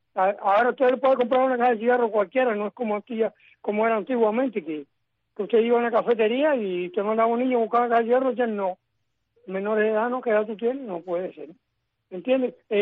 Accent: Cuba; Es una realidad que como cubano la sufro.

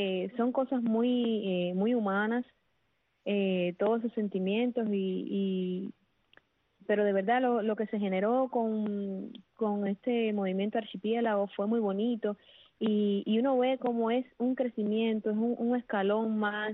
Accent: Cuba; moved away; Yo me hubiera querido quedar en mi país también.

